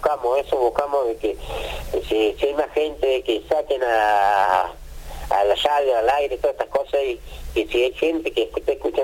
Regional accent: Córdoba, Argentina; ¿de dónde sos vos … ? Y yo soy de Argüello.

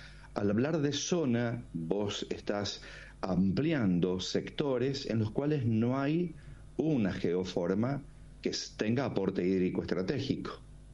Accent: San Juan, Argentina; Yo soy sanjuanino, por ejemplo

